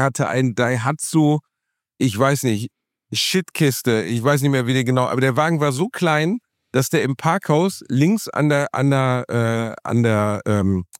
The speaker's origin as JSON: {"language": "German", "town": "Gelsenkirchen", "region": "North Rhine-Westphalia", "country": "Germany", "tie": "born or raised there", "said": "in Gelsenkirchen unter anderem in meinem Heimatdorf Rotthausen"}